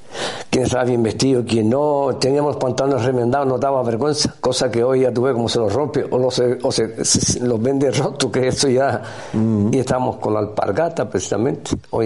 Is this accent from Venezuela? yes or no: no; Canary Islands, Spain; nací en el Risco San Nicolás y al año, claro, yo no me acuerdo de nada de eso, al año fuimos para el chamán, Pedro Infinito, les llamaban las casas las ultra baratas.